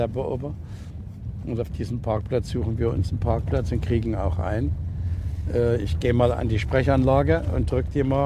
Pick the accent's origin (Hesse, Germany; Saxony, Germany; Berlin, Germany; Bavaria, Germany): Saxony, Germany; Dresden; Meine Heimat war war Sachsen, war Dresden.